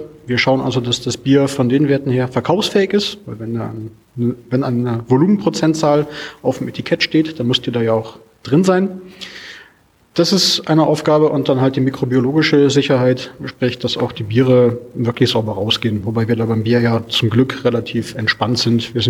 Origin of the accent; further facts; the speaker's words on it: Gummersbach, North Rhine-Westphalia, Germany; Gebürtig komme ich aus der Nähe von Köln, aus dem schönen Gummersbach